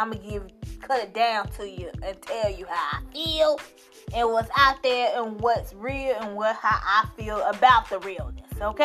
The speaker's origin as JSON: {"language": "English", "town": "Chicago", "region": "Illinois", "country": "United States", "said": "She's another Chicagoan, the Brat, you know, West Side. That's where she's from. I'm from the South Side."}